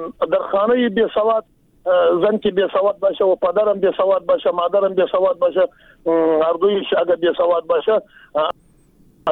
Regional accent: Jowzjan, Afghanistan; ما قریص پشتون هستم از جوزجان.

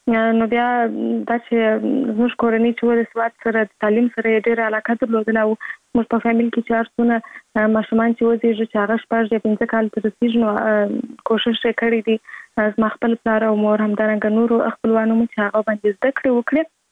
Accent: Kandahar, Afghanistan; زه په کندهار ولایت کې زیږیدلې یم، او اوس فلحال په کندهار ولایت کې اوسېږم.

